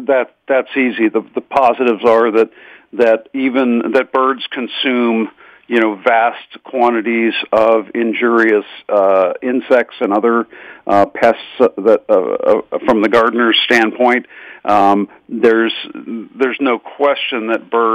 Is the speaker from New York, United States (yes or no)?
no; Pittsburgh, Pennsylvania, United States; I grew up in Squirrel Hill in the east end of Pittsburgh, and all I remember from my youth was my mother feeding the birds